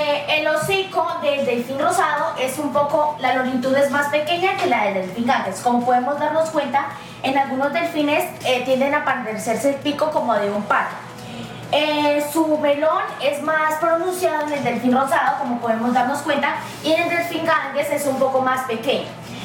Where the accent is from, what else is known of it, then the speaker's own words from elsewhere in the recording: Sabanalarga, Casanare, Colombia; soy de Sabana Larga, Casanare.